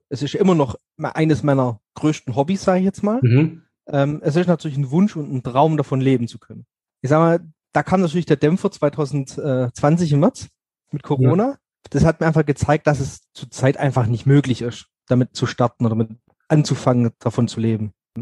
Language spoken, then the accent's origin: German; Bad Salzuflen, North Rhine-Westphalia, Germany; Ich komme aus Bad Salzuflen, das ist bei Bielefeld in der Nähe.